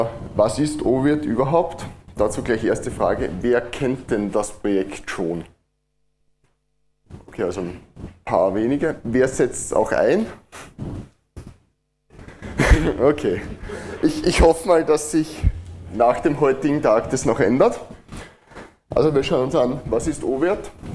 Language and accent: German; Austria; accent: Austrian; Wie man vielleicht am Dialekt hört, komme ich aus Österreich.